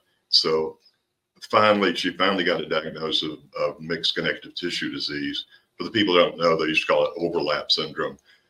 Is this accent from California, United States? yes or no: no; Georgia, United States; So I was born and raised in the Okefenokee Swamp. So to say the least, it was a very unusual upbringing.